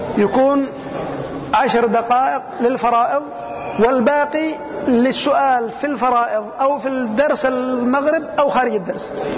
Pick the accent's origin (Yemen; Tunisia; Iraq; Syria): Yemen; هذا أيضا موجود عندنا في اليمن